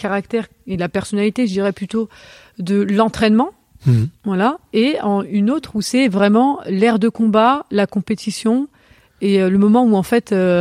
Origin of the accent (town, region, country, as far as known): Vénissieux, Auvergne-Rhône-Alpes, France; born or raised there; also born or lived in Lyon